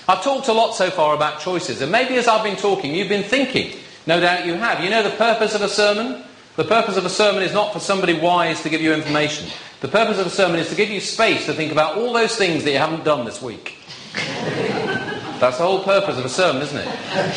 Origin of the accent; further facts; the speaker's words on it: Yorkshire and the Humber, United Kingdom; I'm a Yorkshireman.